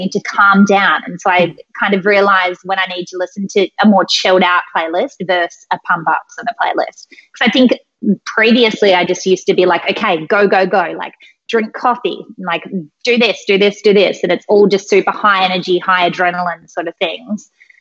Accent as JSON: {"language": "English", "country": "Australia", "said": "I'm Australian and we have this thing in Australia called Vegemite."}